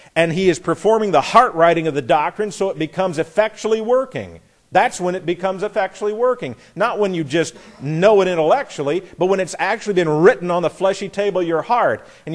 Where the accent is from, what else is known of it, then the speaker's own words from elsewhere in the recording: Jefferson, United States; when I grew up in Jefferson, even though it was a town of about, I don't know, 200, 300 people, everybody's last name meant something.